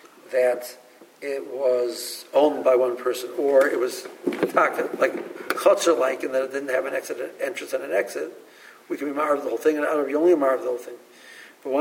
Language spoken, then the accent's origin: English; Baltimore, Maryland, United States; Yeah, I came from Baltimore. Baltimore, they carry on Shabbos.